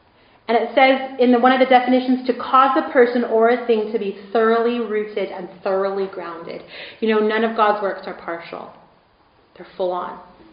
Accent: California, United States; now in Scotland, United Kingdom; I said, I'm from California, but I live in Scotland.

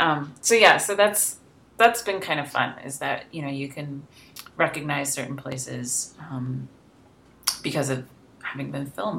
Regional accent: Bisbee, Arizona, United States; also born or lived in Tucson, Arizona; So, I'm from Arizona, and I grew up in a tiny, tiny, tiny little town called Bisbee, where I spent the first 14 years of my life, and then I moved to Tucson for high school and college.

